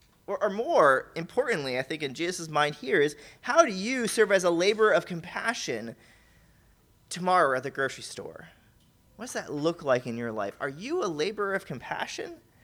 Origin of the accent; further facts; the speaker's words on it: Scranton, Pennsylvania, United States; I'm not from the South, I gotta stop saying that. It's not true, I'm from Scranton, but I've lived in the South for the last 8 years